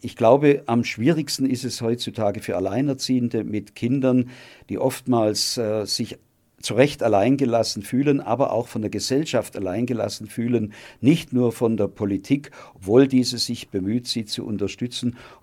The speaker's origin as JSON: {"language": "German", "town": "Ellwangen", "region": "Baden-Württemberg", "country": "Germany", "tie": "born or raised there", "said": "auch in meiner Heimatstadt in Ellwangen."}